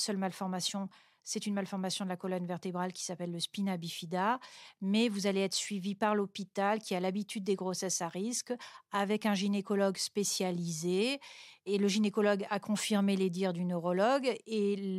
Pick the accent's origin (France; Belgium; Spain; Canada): France; Angers, Pays de la Loire; also born or lived in Toulouse; moi, je suis née à Toulouse. Et à l'âge de 11 ans, mes parents vont déménager à Angers, près de Nantes.